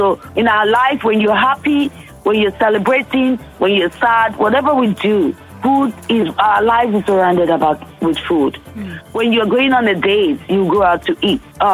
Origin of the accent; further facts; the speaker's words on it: Ireland; everybody knew I was from Ireland.